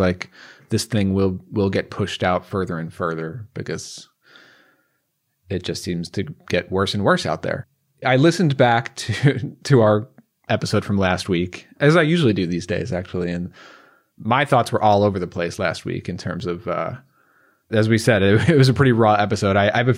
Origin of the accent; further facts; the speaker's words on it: New York, United States; especially in New York, which I'm from New York and I feel it just like everybody else